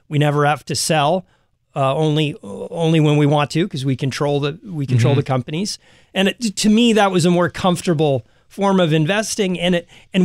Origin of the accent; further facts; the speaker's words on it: Sacramento, California, United States; I grew up in Sacramento, California. My dad was a bodybuilder and owned three gyms in Sacramento.